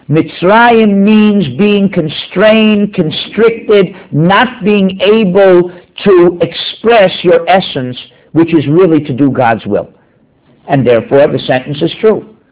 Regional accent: United States; So, yeah, we're Americans.

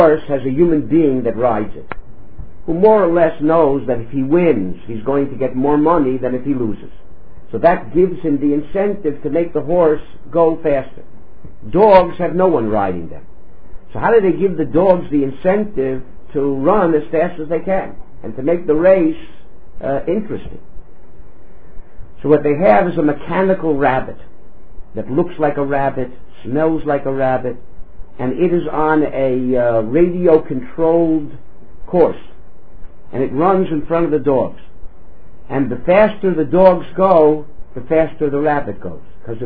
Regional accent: Miami, Florida, United States; moved away; I come from Miami originally. And in Miami, they had something unique that I don't know if they have other places in the world.

